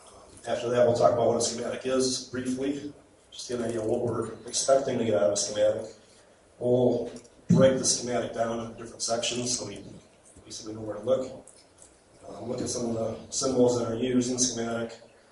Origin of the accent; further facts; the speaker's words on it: Cleveland, Ohio, United States; I'm from Cleveland, Ohio.